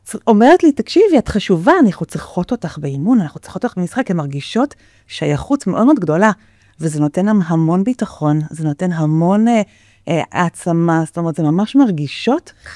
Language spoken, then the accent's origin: Hebrew; South Africa; now in Givatayim, Israel; תמיד הייתי ספורטאית, הייתי שחיינית מגיל מאוד צעיר, תמיד גדלתי בדרום אפריקה ושם עשיתי המון ספורט